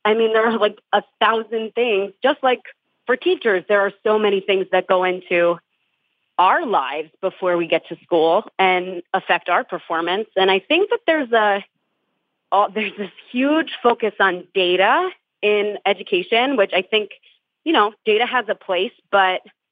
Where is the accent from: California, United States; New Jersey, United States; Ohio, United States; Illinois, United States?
New Jersey, United States; I'm from North Jersey.